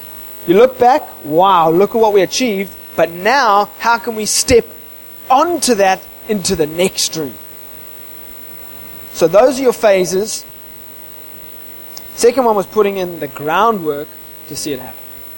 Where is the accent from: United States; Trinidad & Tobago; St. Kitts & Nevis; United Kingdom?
United Kingdom; England; born there; I was born in England, so I have it in my heritage.